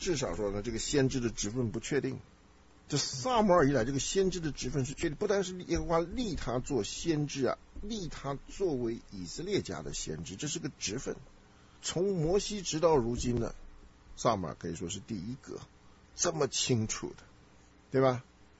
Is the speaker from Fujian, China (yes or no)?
no; Henan, China; 这是一个中国人很大的毛病，尤其咱们河南人很大的毛病